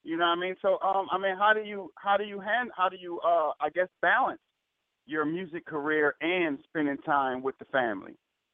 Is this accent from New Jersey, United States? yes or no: no; Minneapolis, Minnesota, United States; brother, I'm from Minneapolis, St. Paul. That's Minnesota.